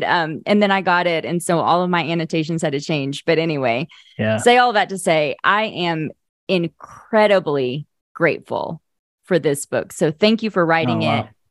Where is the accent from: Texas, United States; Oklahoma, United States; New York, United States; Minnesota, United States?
Oklahoma, United States; You know, I grew up in Oklahoma.